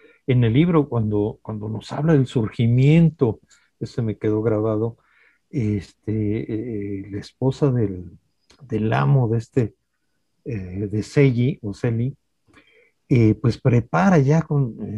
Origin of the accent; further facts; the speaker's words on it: Xochimilco, Mexico City, Mexico; los toponímicos, los nombres de lugares, mi pueblo, Chimalcoyot, Xochimilco, la comida